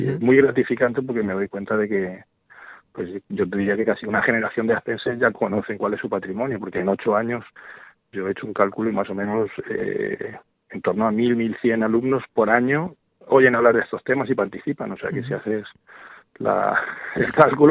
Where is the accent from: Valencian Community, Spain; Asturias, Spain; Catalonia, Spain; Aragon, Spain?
Valencian Community, Spain; Aspe; como yo soy de Aspe y tal, y eso es casi casi lo mejor, ¿no?